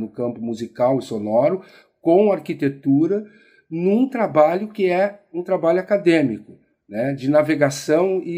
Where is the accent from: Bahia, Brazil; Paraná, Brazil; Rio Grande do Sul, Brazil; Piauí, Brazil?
Rio Grande do Sul, Brazil; provavelmente em grande parte em função da região do Rio Grande do Sul, onde eu me criei, que é uma região de imigrantes